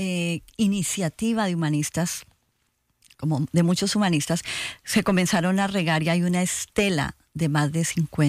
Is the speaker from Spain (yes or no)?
no; Colombia; yo soy colombiana y Colombia es un país que ha vivido en guerra por más de 50 años